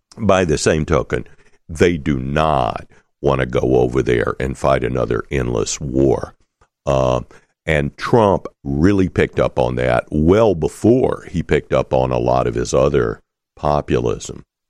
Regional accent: the South, United States; I grew up in the South where the civil rights movement was being fought over

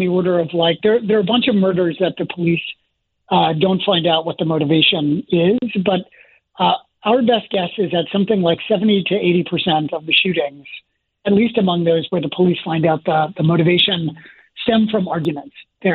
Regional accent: Philadelphia, Pennsylvania, United States; I grew up outside of Philly

